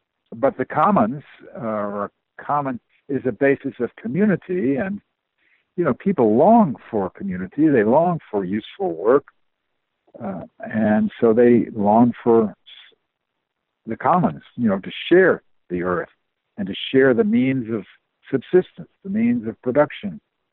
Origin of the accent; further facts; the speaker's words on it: England, United Kingdom; well, I grew up in England, and also that's what I studied and taught.